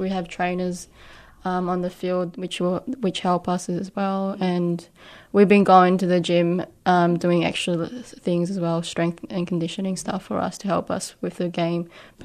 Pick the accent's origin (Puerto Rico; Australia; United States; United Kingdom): Australia; my family migrated to Australia when I was 2 years old, so pretty much raised in Australia, hence my accent.